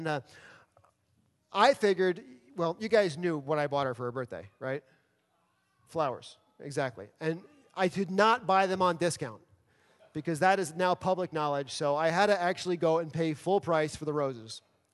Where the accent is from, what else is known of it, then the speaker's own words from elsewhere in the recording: New York City, New York, United States; Where I grew up in New York City